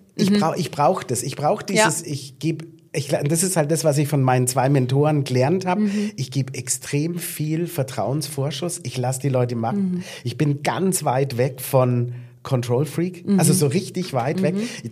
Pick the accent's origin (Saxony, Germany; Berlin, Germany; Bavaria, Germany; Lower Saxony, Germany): Bavaria, Germany; Munich; Und ich habe damals in München gewohnt, wo ich aufgewachsen bin oder in der Nähe.